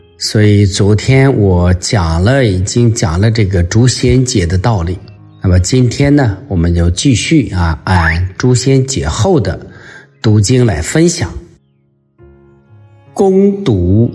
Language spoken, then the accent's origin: Chinese; China; 就像我们中国人啊，信的神太多了